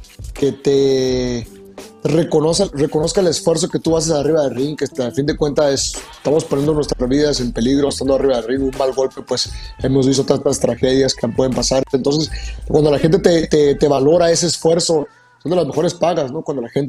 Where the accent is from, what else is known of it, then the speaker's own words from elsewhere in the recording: Sonora, Mexico; yo, siendo pues, sonorense, viviendo aquí en Hermosillo